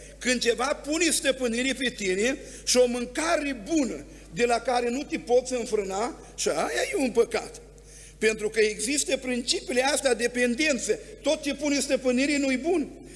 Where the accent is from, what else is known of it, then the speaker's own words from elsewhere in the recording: Bucovina, Romania; eu vin dintr-o zonă binecuvântată, sunt bucovinean.